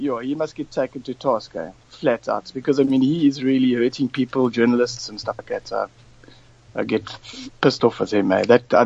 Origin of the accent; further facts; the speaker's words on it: Benoni, Gauteng, South Africa; Well, I'm from Benoni originally, so